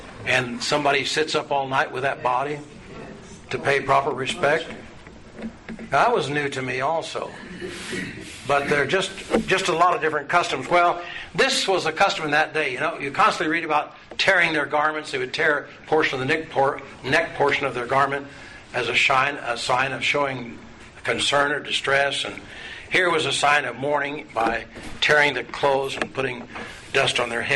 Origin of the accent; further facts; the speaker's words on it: Nebraska, United States; Well, I, as a child growing up in Nebraska, I never saw that as a particular custom.